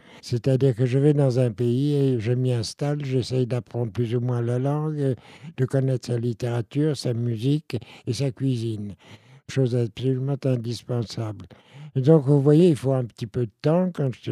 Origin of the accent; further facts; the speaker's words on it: Paris, Île-de-France, France; now in Ireland; Je suis né à Paris, parisien de souche, d'un père parisien, d'une mère qui n'était pas née très loin de Paris.